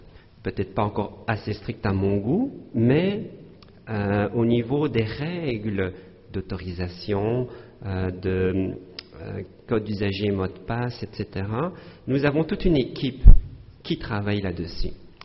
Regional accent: Belgium; now in Canada; Je viens moi-même de Belgique et le choc culturel, quand je suis arrivé au Canada, je pensais qu'il n'y aura pas de problème

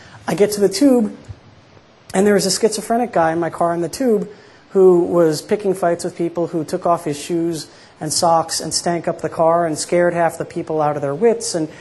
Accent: Philadelphia, Pennsylvania, United States; I grew up in Philadelphia in the very tail end of the 1960s and very early 1970s.

